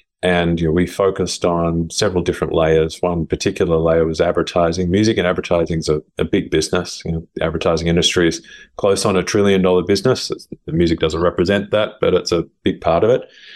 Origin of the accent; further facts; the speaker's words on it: Australia; I chose Sydney first because I'm Australian.